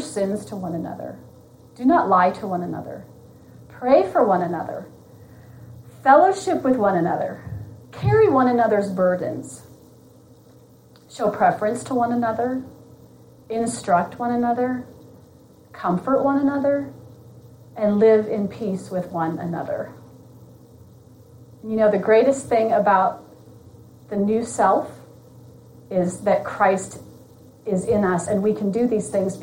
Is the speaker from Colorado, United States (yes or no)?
no; Sioux City, Iowa, United States; moved away as an adult; also born or lived in Chicago, United States / California, United States; So I'm from Sioux City, Iowa, born and raised there, and then went off to Chicago to go to Moody, and then finished Moody, and then went out to Biola to get some more schooling at Biola.